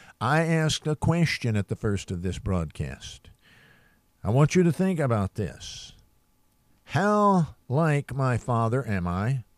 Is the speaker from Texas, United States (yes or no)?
yes; Texas, United States; born there; I was born in East Texas, and therefore I talk like someone from Maine.